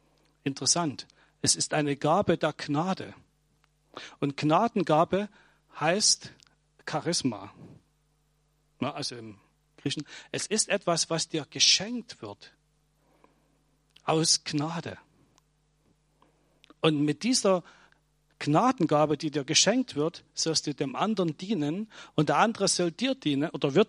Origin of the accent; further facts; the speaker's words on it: Saxony, Germany; Das ist genauso, wie wenn wir als Erzgebirgler irgendwo anders auftreffen.